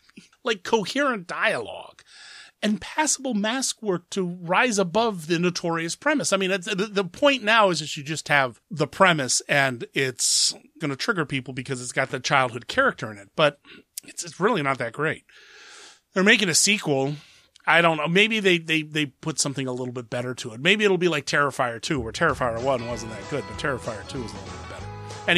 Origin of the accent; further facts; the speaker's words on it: Columbus, Ohio, United States; There was a person in my hometown in Columbus, Ohio.